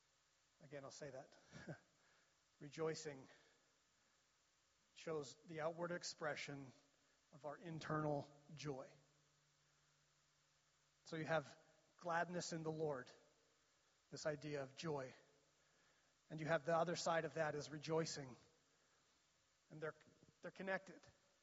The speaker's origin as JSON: {"language": "English", "country": "Canada", "said": "And sometimes in our culture, as a Canadian culture, we can struggle with those two things."}